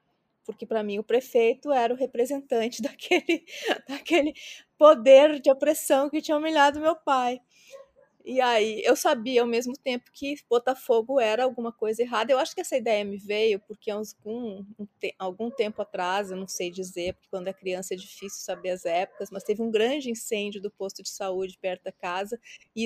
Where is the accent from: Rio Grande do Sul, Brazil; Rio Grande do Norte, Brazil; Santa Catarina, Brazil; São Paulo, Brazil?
Rio Grande do Sul, Brazil; Ijuí; Quando eu tinha entre 5 e 6 anos de idade, eu morava em Ijuí, eu nasci e me criei em Ijuí, no interior do Rio Grande do Sul.